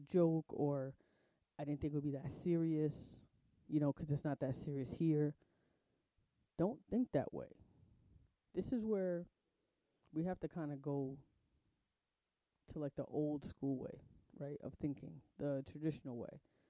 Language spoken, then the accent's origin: English; United States; As an American, when I go to different countries, you have to follow their rules.